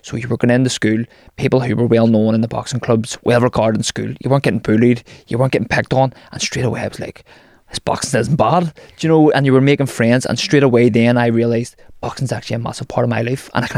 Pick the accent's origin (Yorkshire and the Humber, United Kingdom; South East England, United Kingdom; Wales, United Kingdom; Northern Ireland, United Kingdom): Northern Ireland, United Kingdom; Belfast; I come from Andytown in West Belfast. Working class area, went to school there, De La Salle.